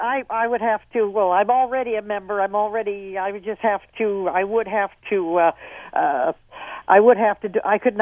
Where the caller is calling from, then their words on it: Visalia, California, United States; Visalia, California. Not Vidalia, where the onions come from in Georgia, but Visalia with an S, Sam.